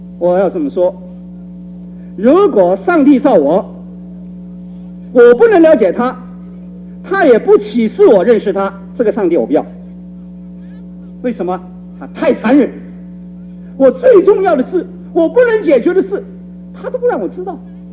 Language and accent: Chinese; Guangdong, China; also born or lived in Nanjing; 我刚刚讲我是广东人，但是我小学的时候我是在南京读的。我的父亲因为在省行政院做工，所以就搬到南京去。